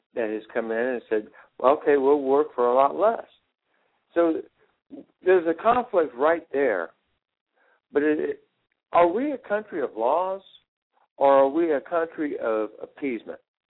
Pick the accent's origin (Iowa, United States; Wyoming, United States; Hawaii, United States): Iowa, United States; Keokuk; I'm from Keokuk, Iowa.